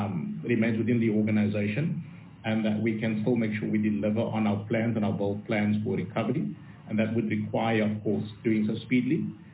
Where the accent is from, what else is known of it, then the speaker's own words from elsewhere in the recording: South Africa; I think if we look at South Africans and how we all rallied to clean up, to help each other